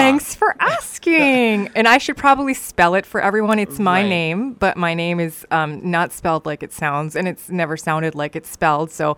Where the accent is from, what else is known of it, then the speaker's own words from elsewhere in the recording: New York City, New York, United States; now in West Central Minnesota, United States; And I'm from New York City, and I moved to West Central Minnesota 6 years ago.